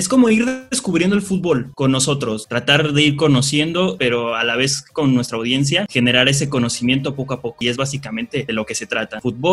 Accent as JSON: {"language": "Spanish", "region": "Mexico City", "country": "Mexico", "said": "Somos de la Ciudad de México, somos de la capital, de la parte norte, alejado de cualquier zona en la que haya buen fútbol. Realmente me gustaría conocer mucho Guadalajara, pero por el momento no conozco más que mi casa."}